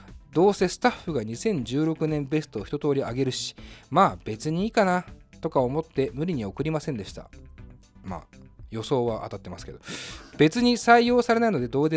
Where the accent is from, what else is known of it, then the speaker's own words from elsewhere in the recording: Setagaya, Tokyo, Japan; 結局世田谷生まれ世田谷育ちの、音楽映画好きですから